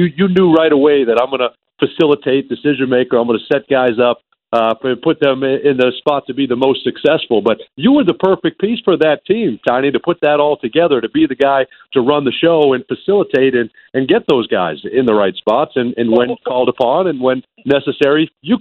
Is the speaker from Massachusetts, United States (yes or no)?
yes; Boston, Massachusetts, United States; I was a kid growing up in Boston